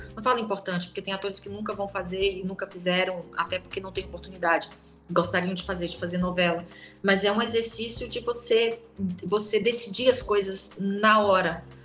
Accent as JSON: {"language": "Portuguese", "town": "Salvador", "region": "Bahia", "country": "Brazil", "tie": "born or raised there", "said": "Eu fui criada em Salvador, na verdade, eu estou em Salvador exatamente nesse momento, que é uma cidade litorânea, aberta e tal, mas, assim, a minha origem é, talvez, é do interior"}